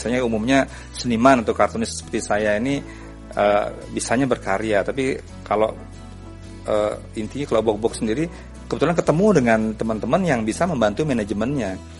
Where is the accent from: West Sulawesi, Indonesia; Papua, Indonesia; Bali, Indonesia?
Bali, Indonesia; Dan kami dari Bali memulai seperti itu karena kita mikir the next-nya.